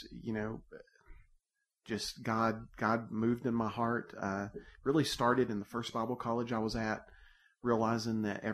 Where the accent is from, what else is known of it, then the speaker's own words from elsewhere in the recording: Southern United States, United States; accent: Southern; Very similar. However, I'm not from Pennsylvania. I've got the Southern accent, if you can't already tell.